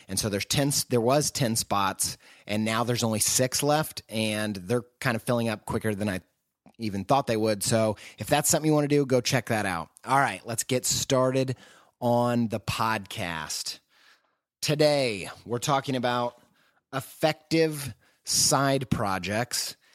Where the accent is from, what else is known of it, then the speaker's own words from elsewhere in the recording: Indiana, United States; also born or lived in England; now in Columbus, United States; I'm from the great state of Indiana. I'm a Midwesterner. I currently live in Columbus, Ohio.